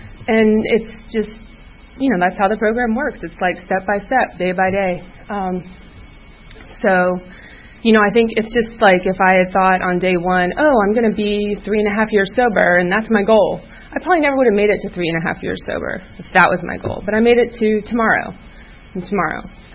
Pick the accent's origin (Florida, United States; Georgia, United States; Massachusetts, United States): Georgia, United States; Atlanta; And basically, you know, I'm from Atlanta. I am an only child of parents who are still married and who are great.